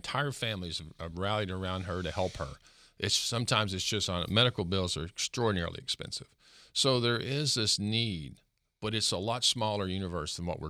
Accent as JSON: {"language": "English", "region": "Arkansas", "country": "United States", "tie": "born or raised there", "said": "I grew up in Arkansas."}